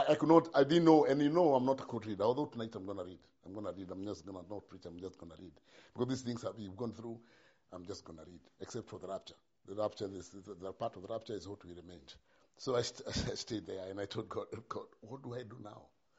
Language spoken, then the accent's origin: English; Kenya; I remember doing the same before I came from Kenya.